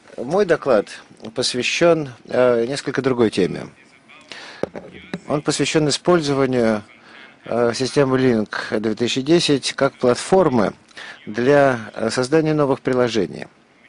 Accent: Romania; Russian is a second language; now in Zurich, Switzerland; я не русский. Так что, к сожалению, мне придется говорить по-английски. Я сам из Румынии. Я работаю в Microsoft уже 10 лет. Теперь я работаю в Цюрихе

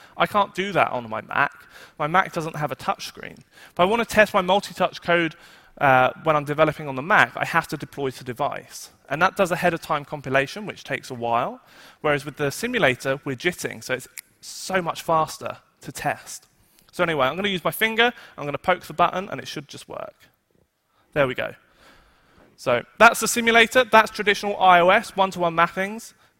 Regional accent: United Kingdom; I'm British, so I naturally like to drink beer.

